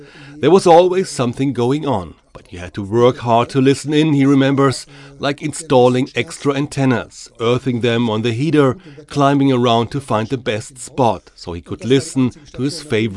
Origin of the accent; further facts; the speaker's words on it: Nuremberg, Bavaria, Germany; grew up with local AFN stations all over the country, like in Frankfurt, Kaiserslautern, Stuttgart, or in my case, Nuremberg, my hometown.